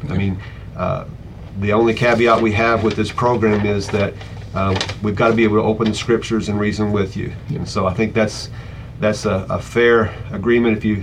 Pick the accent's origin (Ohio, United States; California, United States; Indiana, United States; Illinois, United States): Illinois, United States; Pekin; I'm from Pekin, and I'm glad to be here this morning.